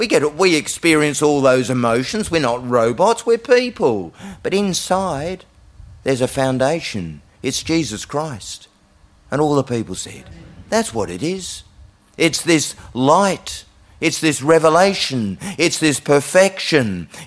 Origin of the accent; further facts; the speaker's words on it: Bridgetown, Western Australia, Australia; I come from Bridgetown. I'm just an oik from Bridgetown.